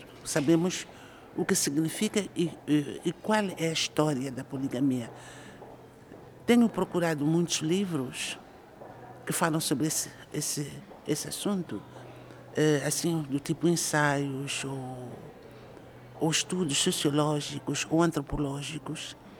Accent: Gaza, Mozambique; born there; sobretudo na região onde eu nasci, em Gaza

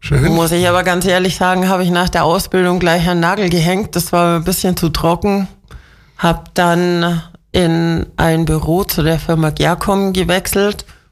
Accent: Geretsried, Bavaria, Germany; also born or lived in Wolfratshausen / Münsing; now in Königsdorf, Germany; Aufgewachsen in Geretsried mit einem kurzen Gastspiel in Münsing.

